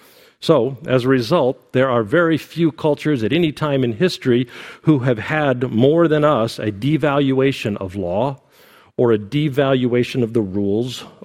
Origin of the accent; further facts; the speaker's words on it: United States; And because I grew up as an American, I learned, as many of you did, a healthy disregard for tradition.